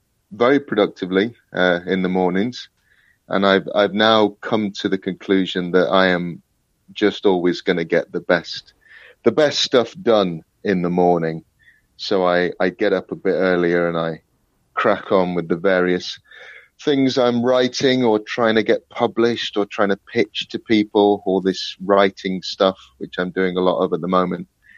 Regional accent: Nottingham, East Midlands, United Kingdom; also born or lived in Berlin; now in London, United Kingdom; About 6 years I've been living in London now, and I'm originally from Nottingham, which is in the Midlands

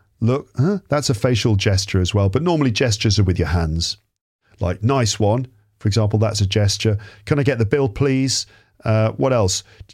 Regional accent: United Kingdom; and yes, I say scheduled, not scheduled, because I'm British.

